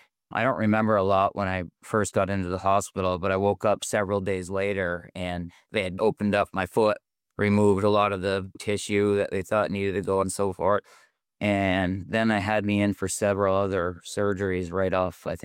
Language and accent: English; Burlington, Vermont, United States; born or raised there